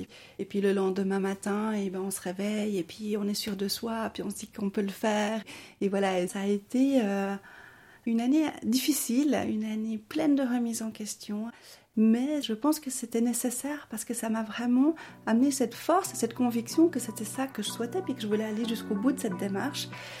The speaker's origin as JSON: {"language": "French", "country": "Bolivia", "tie": "born or raised there", "lives_now": "Lausanne, Switzerland", "said": "J'ai grandi, d'abord j'ai passé mon enfance en Amérique du Sud, en Bolivie. Mon papa est bolivien et ma maman suissesse."}